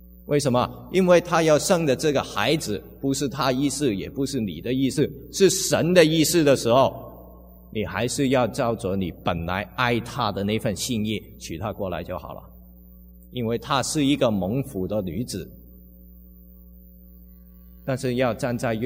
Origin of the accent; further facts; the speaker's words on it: United States; 所以我们美国人都很清楚啊